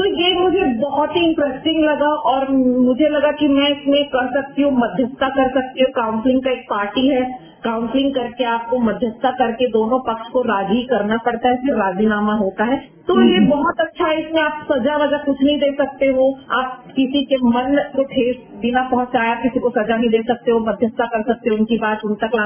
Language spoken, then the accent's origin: Hindi; Rajnandgaon, Chhattisgarh, India; राजनांदगांव से हूँ। मेरा जन्म राजनांदगांव में हुआ था।